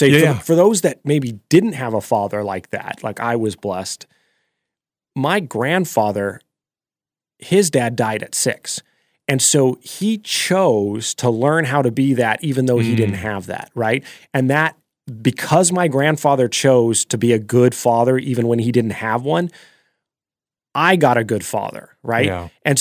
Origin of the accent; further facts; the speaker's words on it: Alaska, United States; also born or lived in Philippines; We were in the Philippines for 4 years before that on a mission trip. And moving back to Alaska, we built our home. My dad was a builder.